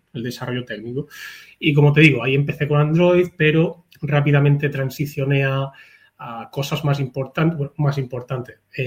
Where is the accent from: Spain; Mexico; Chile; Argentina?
Spain; Mula, Region of Murcia; now in Murcia, Spain; Bueno, pues muchos me … vivo en Murcia, soy de Mula, de un pueblecito, bueno, pueblecito de 16.000 habitantes de aquí de Murcia.